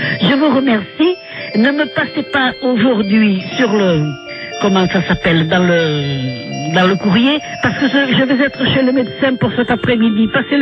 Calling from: Occitanie, France; d'Amassade dans l'Ariège, c'est tout près de la frontière espagnole. Enfin bon, je vais avoir 79 ans

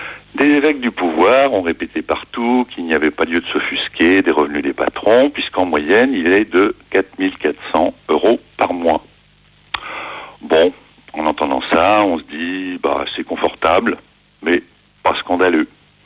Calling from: Houilles, Île-de-France, France; de Houille dans les Yvelines.

